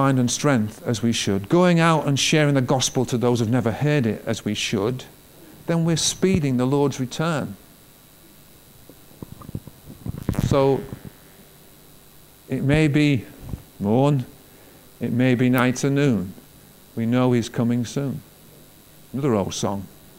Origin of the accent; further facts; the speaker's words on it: Hull, Yorkshire and the Humber, United Kingdom; I'm a season ticket holder with my son, and I come from Hull.